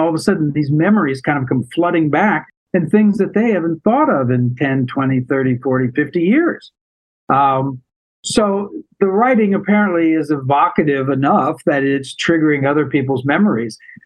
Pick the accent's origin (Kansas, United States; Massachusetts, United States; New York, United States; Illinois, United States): Kansas, United States; Oh, I grew up in the Midwest, Kansas. Kansas like tornado Kansas